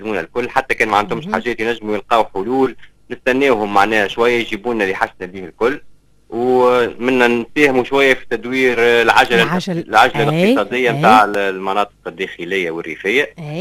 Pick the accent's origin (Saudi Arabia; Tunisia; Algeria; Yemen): Tunisia; على اجمل الشواطئ اللي عندنا في تونس المنطقه هذيك